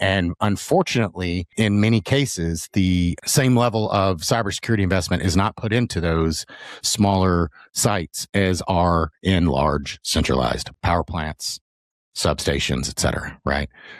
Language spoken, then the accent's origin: English; Texas, United States; There's a reason why everybody gives us a hard time. I'm from Texas.